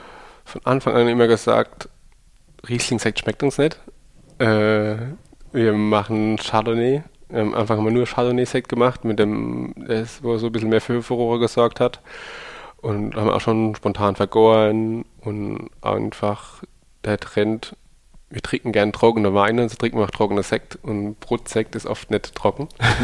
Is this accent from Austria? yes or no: no; Rhineland-Palatinate, Germany; Wir sind Pfälzer